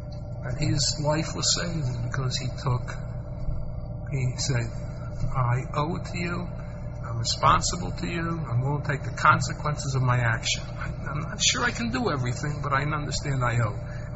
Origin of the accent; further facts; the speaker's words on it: United States; growing up in America, I can say, well, God's looking at me as if I grew up, you know, 100 years ago in Vilna.